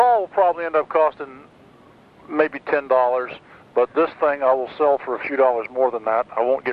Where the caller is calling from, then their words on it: Lexington, Kentucky, United States; Lexington, Kentucky.